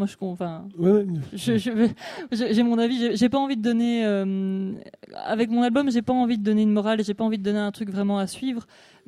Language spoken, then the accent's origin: French; Brussels, Belgium; je suis de Bruxelles